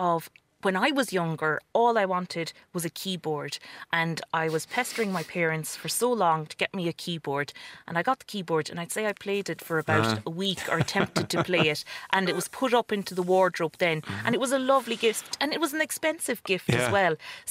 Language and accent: English; Ireland; I think we, as Irish people, we like to own things when it comes to property as well.